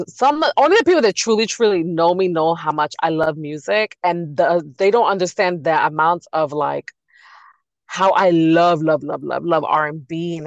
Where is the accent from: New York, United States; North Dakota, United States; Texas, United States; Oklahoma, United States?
New York, United States; I talk about this to people, I'm like, growing up in New York and being at the that era of when music was popping